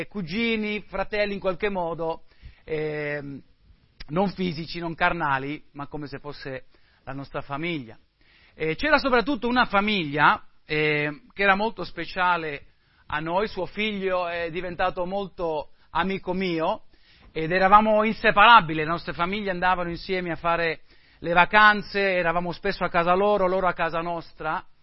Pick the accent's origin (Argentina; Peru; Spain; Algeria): Spain; Madrid, Community of Madrid; io sono cresciuto in Spagna, sono cresciuto a Madrid, in un contesto missionario.